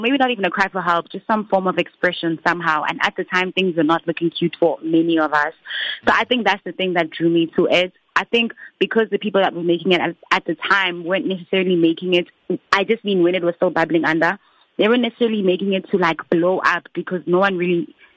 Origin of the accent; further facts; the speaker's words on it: Eastern Cape, South Africa; I'm from the Eastern Cape. Even if I like have a super serious event, I'll probably wear my trad clothes. So, I'm just really proudly South African, proudly African, and I just happen to be a Kosahan